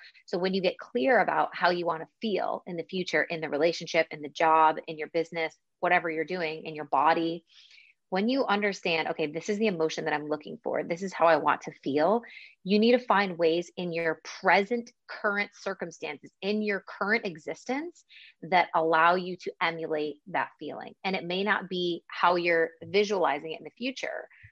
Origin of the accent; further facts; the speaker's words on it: Buffalo, New York, United States; now in Spain; Yeah, I literally hate being cold. And I'm also from Buffalo, which is like also snow central.